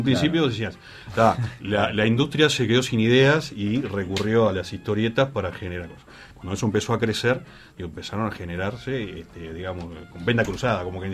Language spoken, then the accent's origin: Spanish; Uruguay; Somos uruguayos, solemos comprar bastante en el día